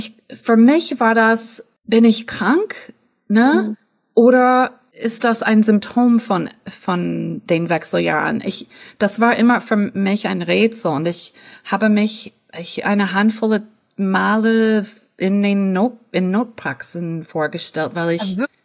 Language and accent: German; United States; moved away as an adult; now in Germany; Ich war dann 47 und ich komme aus den Staaten und aber wohne sehr gerne in Deutschland seit 21 Jahren.